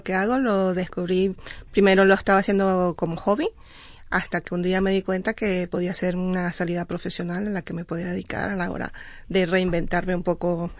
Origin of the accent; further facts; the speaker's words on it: Venezuela; moved away as an adult; now in Spain; Tengo 15 años aquí en España, pero llegué en el 2002, soy abogada de formación. Y cuando llegué, bueno, trabajé en organismos públicos en Venezuela